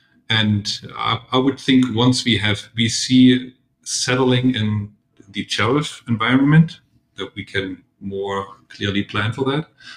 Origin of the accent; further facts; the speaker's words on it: Germany; English is a second language; But as you can hear in my accent, I'm also German. In Europe, we have a strong push